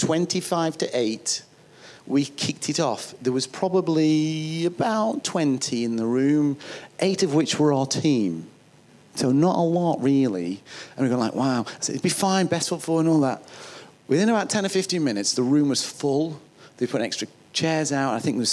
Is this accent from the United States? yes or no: no; the north of England, United Kingdom; accent: northern; That was my northern accent coming out.